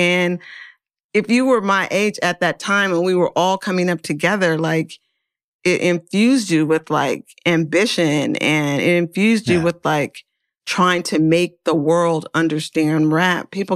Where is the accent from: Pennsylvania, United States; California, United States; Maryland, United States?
California, United States; Oakland; Atlanta was alive, but I'm from Oakland, so nothing compares.